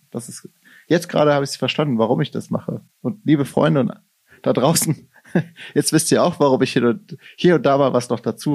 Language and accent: German; Rhineland, Germany; Ich bin Rheinländer, ja